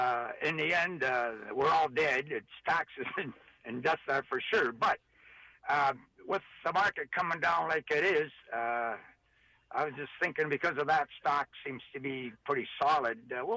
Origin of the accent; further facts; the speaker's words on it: Canada; because I'm a Canadian and I have a little bit of currency in U.S.